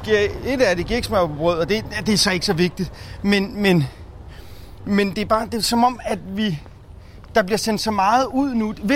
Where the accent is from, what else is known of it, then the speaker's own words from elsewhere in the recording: Tårnby, Capital Region of Denmark, Denmark; Jeg er fra Amager, men jeg er jo ude fra Tårnby